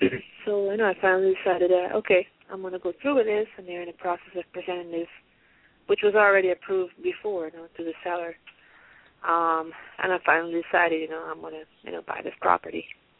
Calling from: Pennsylvania, United States; I'm calling from Pennsylvania.

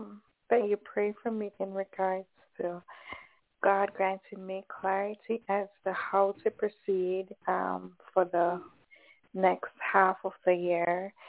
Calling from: Jamaica; Hi, Sister Matrice. This is … from Jamaica.

